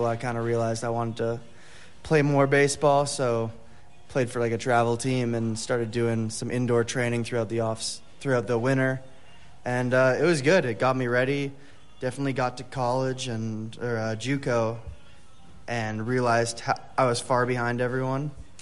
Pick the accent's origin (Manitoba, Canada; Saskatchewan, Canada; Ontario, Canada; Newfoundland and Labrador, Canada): Ontario, Canada; Toronto; It was definitely cool growing up there.